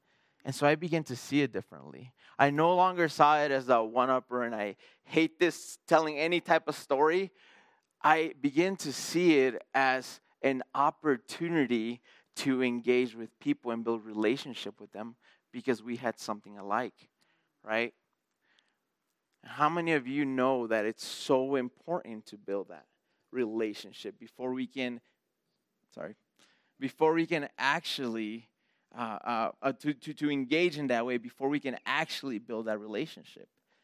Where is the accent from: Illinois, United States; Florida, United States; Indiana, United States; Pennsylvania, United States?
Illinois, United States; Chicago; if you guys don't know me and my wife, we're from Chicago, and so we come from a different culture, different place.